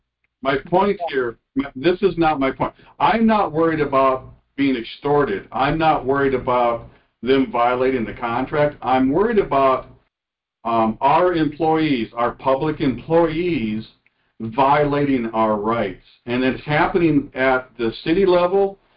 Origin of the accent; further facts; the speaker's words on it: Luverne, Minnesota, United States; My second one here is the state of Minnesota, especially my hometown of Luverne.